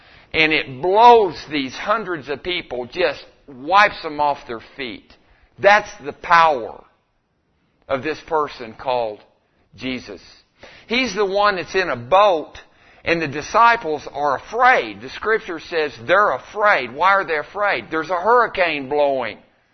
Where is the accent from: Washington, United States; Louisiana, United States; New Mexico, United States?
New Mexico, United States; Artesia; I'm from Artesia, New Mexico, and we just kind of had a rough upbringing over there